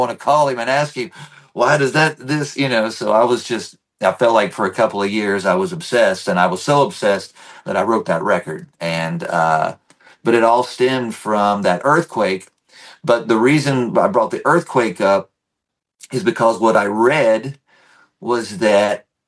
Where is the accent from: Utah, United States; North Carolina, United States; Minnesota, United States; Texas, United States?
North Carolina, United States; You know, I'm from North Carolina, where there was a church on every corner.